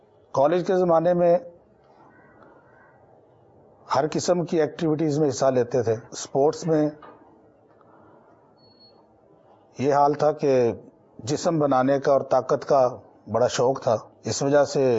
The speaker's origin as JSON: {"language": "Urdu", "town": "Gujrat", "region": "Punjab", "country": "Pakistan", "said": "میرا تعلق گجرات شہر سے ہے"}